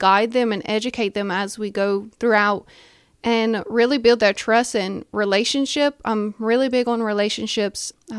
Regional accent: Ville Platte, Louisiana, United States; once I moved back to Ville Platte, I really just started focusing on my hometown and my sphere of influence and made sure everyone I knew I was a realtor.

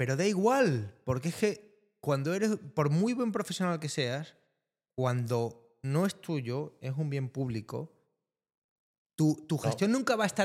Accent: Seville, Andalusia, Spain; No, es que yo soy de Sevilla.

